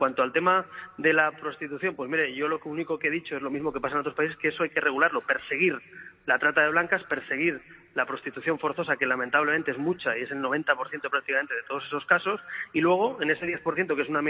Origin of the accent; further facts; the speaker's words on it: Spain; yo soy un ejemplo de eso, como muchos españoles que hemos estudiado en escuela pública y en escuela concertada.